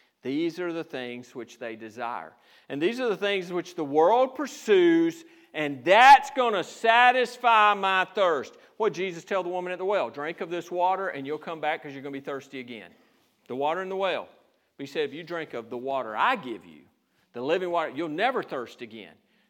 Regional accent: Georgia, United States; If you haven't sensed it, I'm from Georgia. And hail and hell are the same thing.

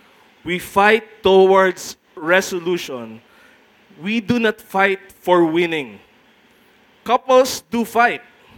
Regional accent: Philippines; You know, in the Philippines, besides, I'm a Filipino.

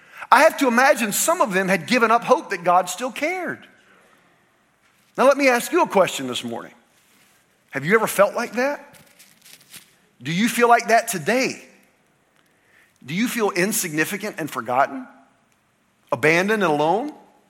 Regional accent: Rincon, Georgia, United States; I'm from Rincon, Georgia. Who here has heard of Rincon, Georgia?

